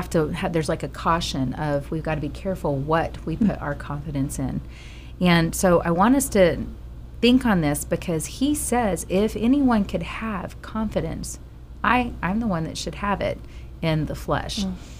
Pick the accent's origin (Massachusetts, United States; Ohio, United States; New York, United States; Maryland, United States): Ohio, United States; Xenia; born there; I was of Ohio. I was born in Xenia, Ohio